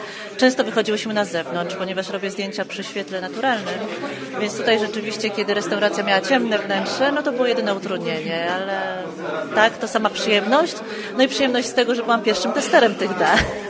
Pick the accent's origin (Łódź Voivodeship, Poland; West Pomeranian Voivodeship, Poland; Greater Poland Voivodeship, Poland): Łódź Voivodeship, Poland; Łódź; jestem fotografką kulinarną z Łodzi.